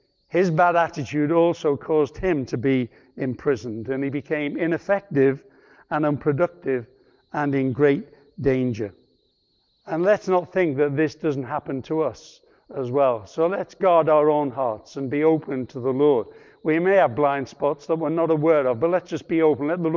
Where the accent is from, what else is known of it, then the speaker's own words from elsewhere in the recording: Liverpool, North West England, United Kingdom; born there; I was born in 1950 in Liverpool.